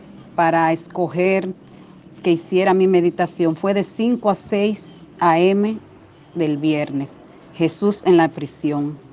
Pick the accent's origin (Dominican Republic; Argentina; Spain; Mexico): Dominican Republic; de República Dominicana.